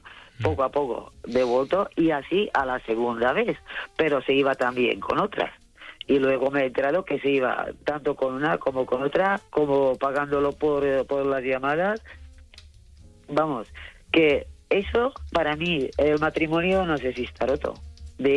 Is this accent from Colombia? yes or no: no; Slovakia; now in Spain; Soy de Eslovaquia, vivo en provincia valenciana.